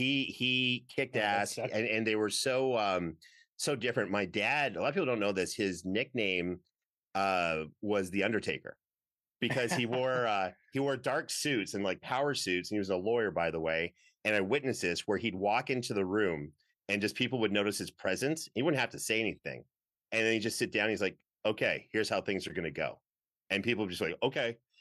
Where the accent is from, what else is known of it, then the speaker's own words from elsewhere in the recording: Canada; where I grew up in Canada